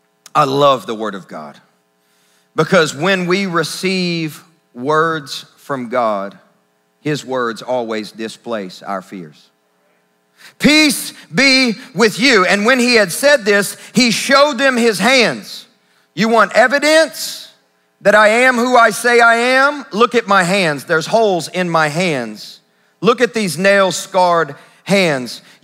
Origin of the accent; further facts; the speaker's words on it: Kentucky, United States; I'm from Kentucky, and the University of Kentucky is already out of the tournament, March Madness.